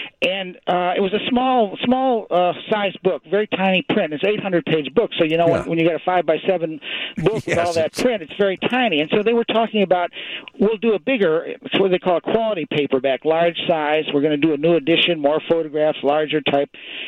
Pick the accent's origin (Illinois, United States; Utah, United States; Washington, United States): Illinois, United States; Chicago; Tremendously. Yeah, Chicago is my hometown. It will always be. It's there in my heart, you know.